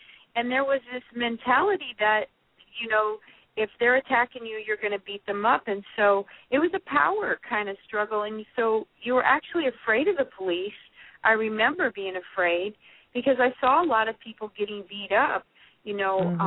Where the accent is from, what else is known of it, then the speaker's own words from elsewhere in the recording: Santa Cruz, California, United States; I grew up in Santa Cruz and actually saw a lot of abuse from the officers at that time